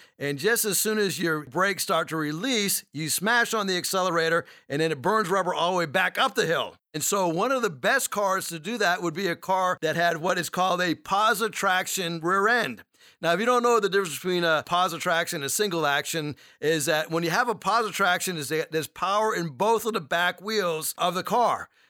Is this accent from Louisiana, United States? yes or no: no; Massachusetts, United States; those of you who know me know that I was raised in New England, and in Massachusetts, we get a lot of snow in the wintertime.